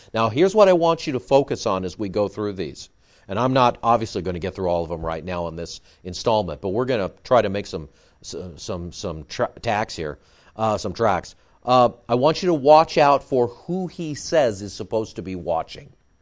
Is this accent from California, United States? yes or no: yes; Downey, California, United States; born there; I was born in Downey, California, 1957, in a particular place, particular state, particular place, particular time